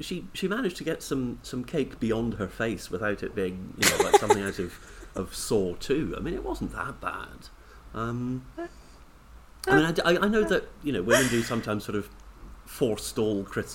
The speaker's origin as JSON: {"language": "English", "region": "Scotland", "country": "United Kingdom", "said": "I hate green things in food, as you know, being Scottish"}